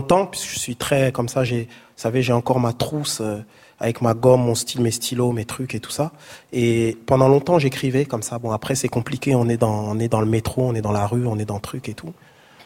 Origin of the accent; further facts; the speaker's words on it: Grand Est, France; je suis musulman, je suis noir, mais d'être capable de voir un Alsacien qui est là. Et je ne correspond pas à l'Alsacien typique, mais je suis Alsacien quand même.